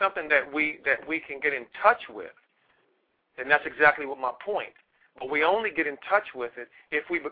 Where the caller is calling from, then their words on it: California, United States; I'm calling from Southern California.